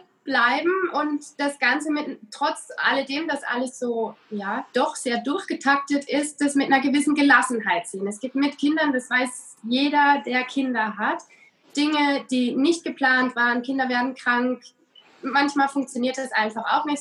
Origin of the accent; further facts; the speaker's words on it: Rhineland-Palatinate, Germany; Ich bin in Rheinland-Pfalz groß geworden, an der wunderschönen Weinstraße.